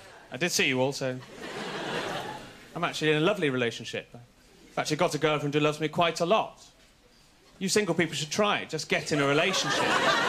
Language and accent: English; East Midlands, United Kingdom; I grew up in Lincolnshire, the second largest county in the UK, and very few people know where it is.